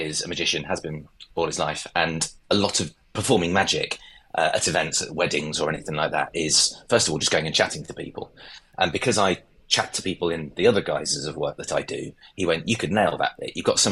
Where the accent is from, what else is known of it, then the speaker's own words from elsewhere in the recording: Leicester, East Midlands, United Kingdom; Growing up in Leicester, I was part of the Haymarket Young People's Theatre.